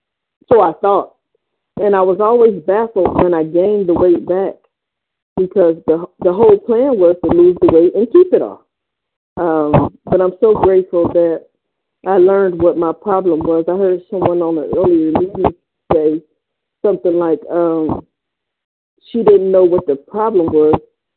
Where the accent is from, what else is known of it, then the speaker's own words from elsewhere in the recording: Cleveland, Ohio, United States; I'm from Cleveland, Ohio.